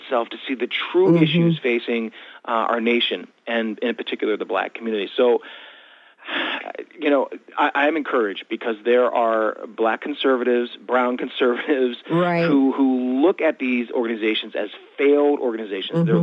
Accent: the North, United States; I'm from the North, you know, and I obviously I have brown skin

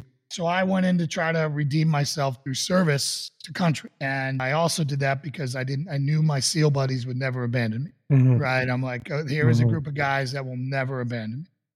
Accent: Boston, Massachusetts, United States; And I was raised in Boston, Massachusetts, where there was Paul Revere's ride.

